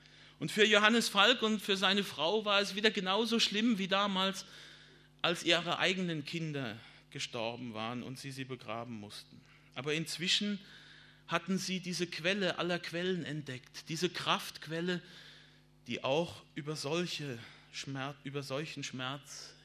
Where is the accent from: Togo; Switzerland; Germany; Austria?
Austria; Tyrol; die wir als Tiroler jetzt im nächsten Jahr mit einem 200-jährigen Gedenktag feiern